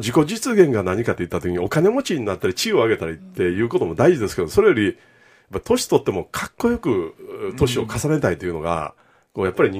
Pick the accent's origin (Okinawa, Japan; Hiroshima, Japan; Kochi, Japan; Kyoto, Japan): Kyoto, Japan; born there; 僕は京都に生まれて、はい、世界中回りまして、やっぱりこう京都の良さでやっぱり住んでみて